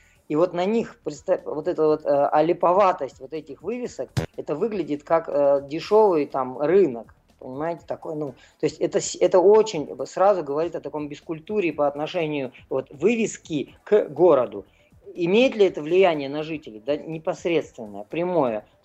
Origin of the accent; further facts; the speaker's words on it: Irkutsk, Irkutsk Oblast, Russia; В Иркутске, вот в моем родном городе, я недавно был.